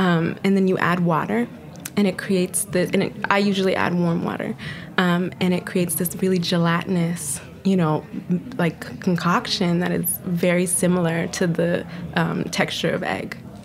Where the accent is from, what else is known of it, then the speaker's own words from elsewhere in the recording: Lantana, Florida, United States; now in Boston, United States; I'm originally from South Florida, a small town called Lantana Beach. And I usually tell people like Palm Beach County, West Palm, because it's so small.